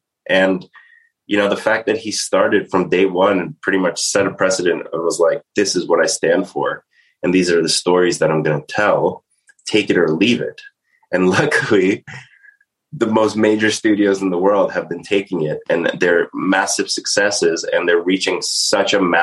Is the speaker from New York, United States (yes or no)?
yes; Staten Island, New York, United States; I'm from Staten Island, New York.